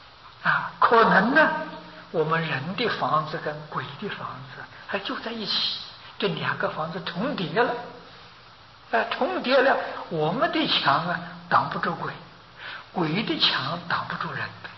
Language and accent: Chinese; China; 那我们中国人讲鬼呀，讲的更多了